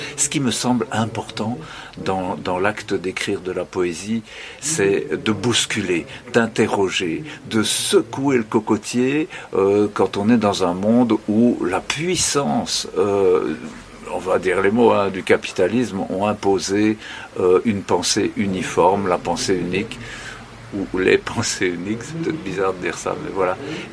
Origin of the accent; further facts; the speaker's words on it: Liège, Wallonia, Belgium; je rentrais en Belgique parce que voilà, je suis né en Belgique, je suis liégeois d'origine.